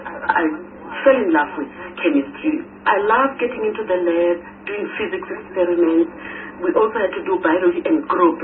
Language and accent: English; Lesotho; English is a second language; I was born in Lesotho. My father was South African. My mother was from Lesotho.